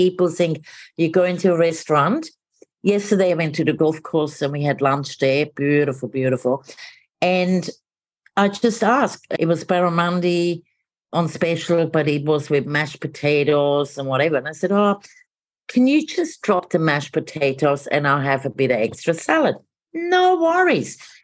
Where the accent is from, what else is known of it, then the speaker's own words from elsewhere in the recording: Switzerland; Well, I'm from Switzerland.